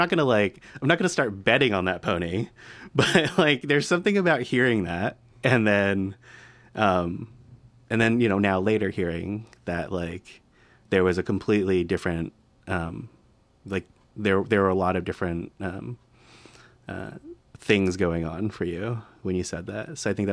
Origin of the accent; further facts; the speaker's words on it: Colorado, United States; Where are you from? I'm from Colorado.